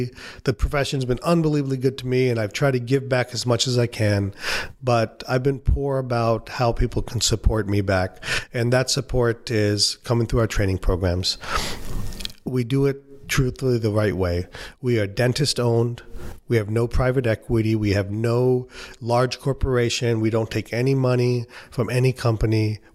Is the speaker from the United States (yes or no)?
no; India; I'm an Indian, I don't like to spend money.